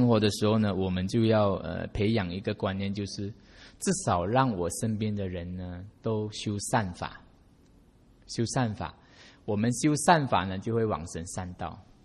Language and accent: Chinese; Malaysia; 我是在马来西亚嘛，所以我们马来西亚华人大概全国占大概38%而已吧，华人。